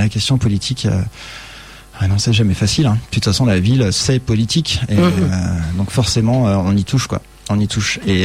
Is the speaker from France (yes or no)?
yes; Lyon, Auvergne-Rhône-Alpes, France; Moi, je suis de la Guillotière, rien à voir.